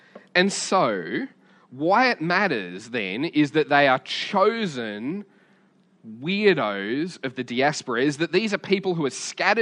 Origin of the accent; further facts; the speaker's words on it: Australia; My passport may say that I'm Australian, but I'm a Jesusite before I'm an Australian.